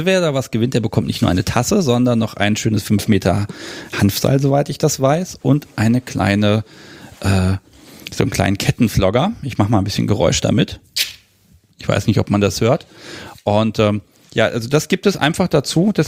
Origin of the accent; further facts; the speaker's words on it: Hannover, Lower Saxony, Germany; Das letzte Mal sogar Kaffee aus Hannover. Ich dachte, das kann doch nicht wahr sein. Ich kriege Kaffee, also aus meiner Heimatstadt